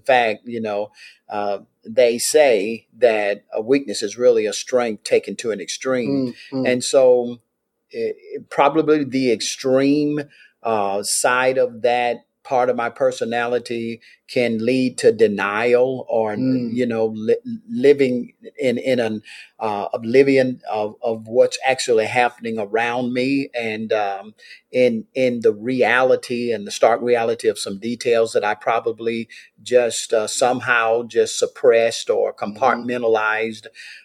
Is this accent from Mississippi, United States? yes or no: yes; Meridian, Mississippi, United States; I grew up in abject poverty, being raised by a mother, a single parent of four boys and four girls.